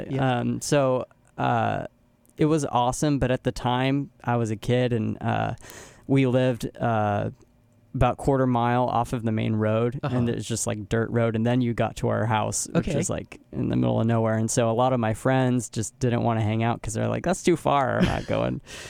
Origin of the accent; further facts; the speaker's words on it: West Sacramento, California, United States; I've been in Sacramento for my whole life. I was born in West Sacramento